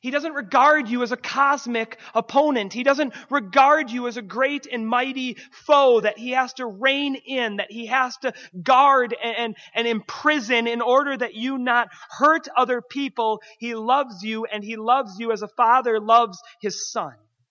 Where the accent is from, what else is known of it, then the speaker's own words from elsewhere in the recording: Minnesota, United States; I grew up in Minnesota